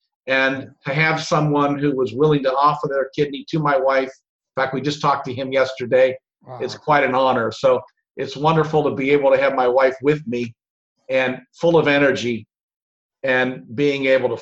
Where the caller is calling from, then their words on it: Union, Kentucky, United States; I'm in Union, Kentucky.